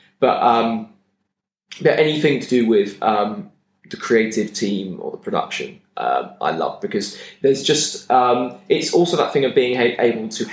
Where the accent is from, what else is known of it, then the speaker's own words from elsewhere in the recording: Lowestoft, East of England, United Kingdom; I come from Lowestoft.